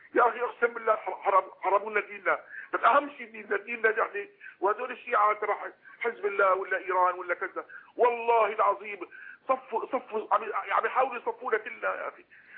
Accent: Hama, Hama Governorate, Syria; أنا من مدينة حماة.

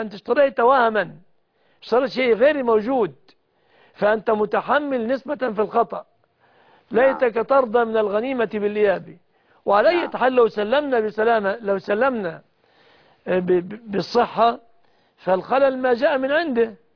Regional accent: Egypt; بلادنا مصر

